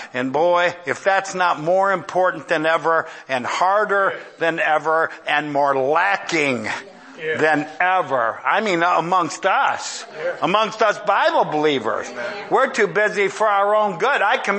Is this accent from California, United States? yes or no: no; Ohio, United States; I'm from Ohio, but I'm pretty sure that's not a compliment.